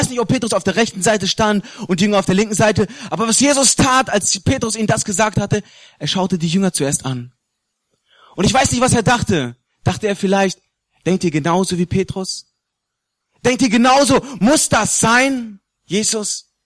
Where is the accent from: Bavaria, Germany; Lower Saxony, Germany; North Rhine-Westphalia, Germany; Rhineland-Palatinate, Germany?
Lower Saxony, Germany; Osnabrück; ursprünglich komme ich aber aus Osnabrück. Weiß jemand, wo Osnabrück ist? Osnabrück ist Nordwest von Deutschland